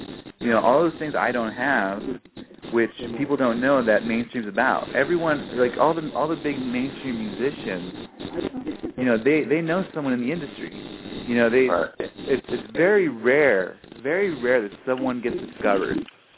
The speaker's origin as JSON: {"language": "English", "region": "California", "country": "United States", "also_born_or_lived": "New York", "said": "And really, out here in California, although I did live in New York, and New York is a different ball game."}